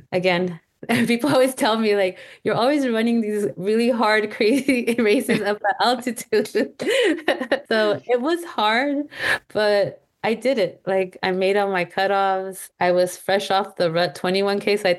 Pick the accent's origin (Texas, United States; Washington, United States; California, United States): California, United States; Bakersfield; now in San Diego, United States; Because I'm not originally from San Diego. I've been here for almost 14 years, but Bakersfield is home base.